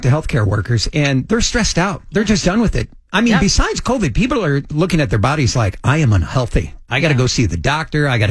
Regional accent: Peoria, Illinois, United States; I grew up in Peoria. Absolutely, I was in Peoria.

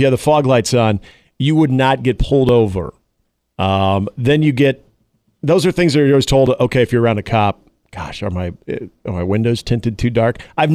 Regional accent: Nebraska, United States; There was a time I considered this downtown when I grew up out in Miller.

